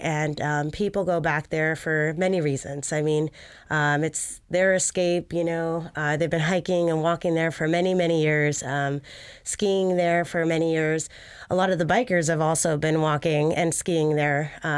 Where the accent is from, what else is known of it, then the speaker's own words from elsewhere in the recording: San Francisco, California, United States; now in Anchorage, United States; I was a trail user for my first time in Anchorage. I grew up in San Francisco, so I didn't grow up on trails.